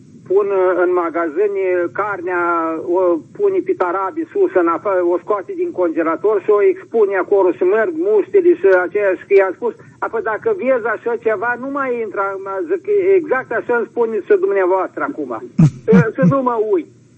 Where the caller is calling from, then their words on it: Suceava, Suceava County, Romania; sunt din Suceava.